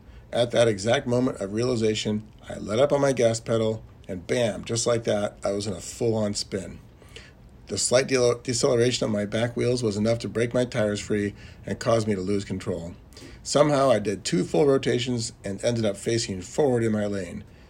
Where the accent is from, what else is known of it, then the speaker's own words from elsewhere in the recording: California, United States; So now when someone from Missouri wants to tease me about being a Californian who can't drive in a blizzard, I just smile and nod my acceptance.